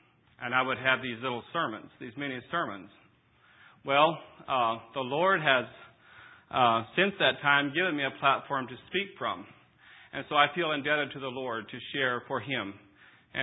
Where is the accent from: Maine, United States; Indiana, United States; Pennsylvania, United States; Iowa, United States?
Iowa, United States; also born or lived in Michigan / North Carolina; now in Statesville, United States; I'm from Statesville, North Carolina. I grew up in central Iowa, married in Michigan, and ended up in North Carolina.